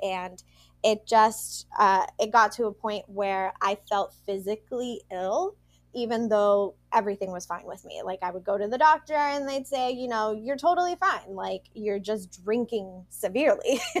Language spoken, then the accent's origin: English; Puerto Rico; raised on the island, was not born on the island, but my parents raised me there. Both of them were born and raised in Puerto Rico.